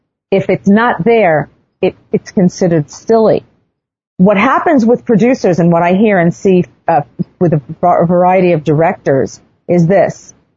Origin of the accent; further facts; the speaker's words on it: New York, United States; I'm from New York. I have F in my DNA, right? In New York, we use the F word like it's a comma.